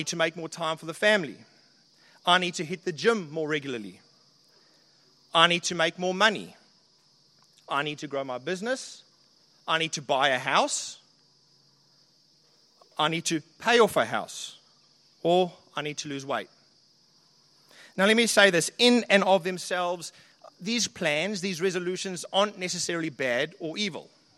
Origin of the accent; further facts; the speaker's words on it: New Zealand; now in Sydney, Australia; I am from Sydney, or New Zealand originally. We're in Sydney currently studying, and we're just on a holiday break here.